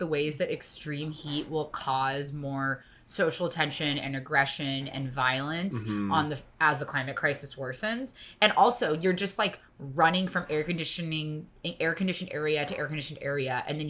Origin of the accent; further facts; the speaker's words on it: Arizona, United States; now in Hawaii, United States; I'm from Arizona, 120 degrees. We live in Hawaii, super humid in the summer.